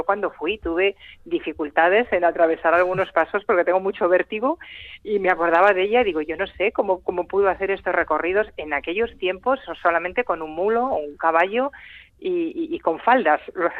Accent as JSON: {"language": "Spanish", "region": "Cantabria", "country": "Spain", "said": "me recuerda a algunos aspectos del folclore de mi tierra, de Cantabria."}